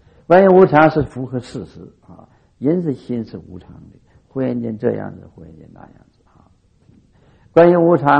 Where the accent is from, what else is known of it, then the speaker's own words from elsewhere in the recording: China; 我们中国人也特别欢喜，我也是欢喜